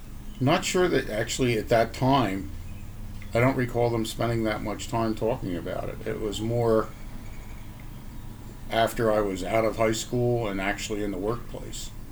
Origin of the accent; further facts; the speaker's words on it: Philadelphia, Pennsylvania, United States; also born or lived in Ohio / Alaska; Born in Ohio, raised in Alaska for a while, mostly Philadelphia.